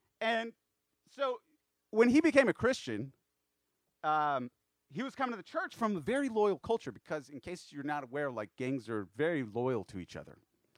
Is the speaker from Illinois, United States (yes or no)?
no; Texas, United States; when I think about kindness, growing up in Texas, like being kind meant like insulting people nicely, right?